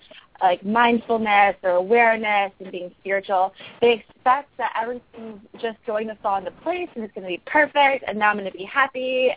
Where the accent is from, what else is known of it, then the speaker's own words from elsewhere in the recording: California, United States; I grew up in California, and my mom took me to New York City because I've always wanted to go there.